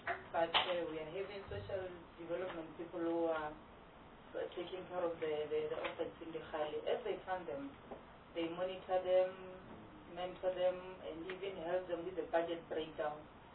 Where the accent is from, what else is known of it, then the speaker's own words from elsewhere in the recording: Limpopo, South Africa; For example, I'm from the Khale area. We're having 31 villages, more or less 18.